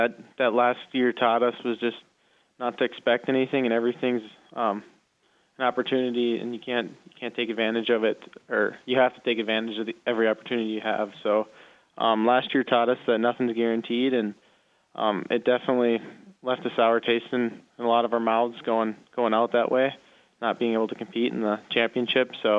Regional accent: North Dakota, United States; I love representing NDSU and in my hometown, and all the support I've had growing up in high school is kind of carried over into college

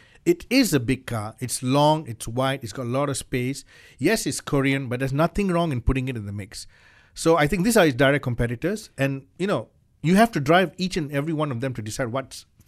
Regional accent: India; I'm Indian

